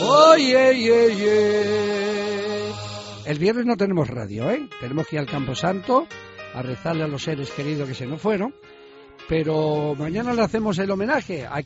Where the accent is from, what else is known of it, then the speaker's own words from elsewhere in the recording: Spain; El cachino de siesta que me he hecho como buen español me lo van a estropear esta tarde